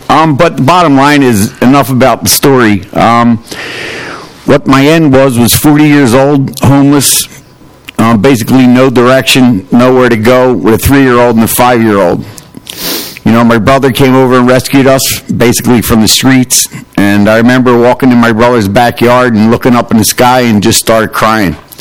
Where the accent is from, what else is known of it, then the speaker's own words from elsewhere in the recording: Kensington, Pennsylvania, United States; I was born and raised in Kensington. I felt at home.